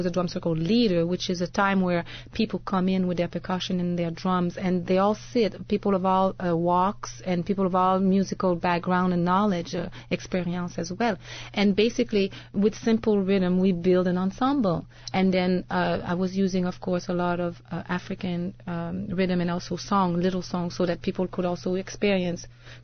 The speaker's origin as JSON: {"language": "English", "town": "Saint-Hyacinthe", "region": "Quebec", "country": "Canada", "tie": "born there", "also_born_or_lived": "Montreal", "said": "I was born in Saint-Hyacinthe, really. It's a little village near Quebec. I have a very spread background. But I lived my life mostly in Montreal"}